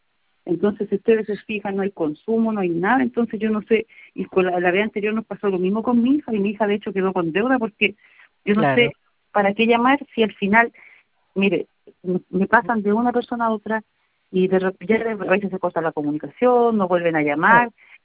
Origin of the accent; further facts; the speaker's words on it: Villarrica, Araucanía, Chile; porque somos de Villarrica